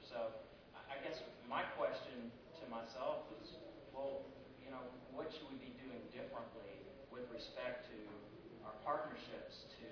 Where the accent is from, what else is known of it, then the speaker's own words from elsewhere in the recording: North Carolina, United States; from North Carolina